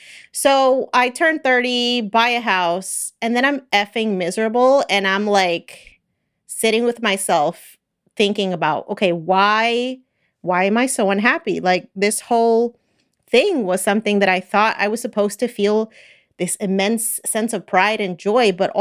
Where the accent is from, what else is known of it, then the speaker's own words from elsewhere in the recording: New Jersey, United States; I was born and raised in New Jersey, never actually felt like that was the place for me.